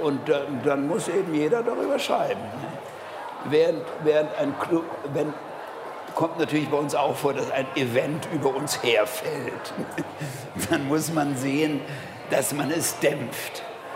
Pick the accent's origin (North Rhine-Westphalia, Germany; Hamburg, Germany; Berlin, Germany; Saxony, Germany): Berlin, Germany; Ich bin Berliner, lebe mit Türken zusammen und irgendwann reden mich die Türken in Deutsch an.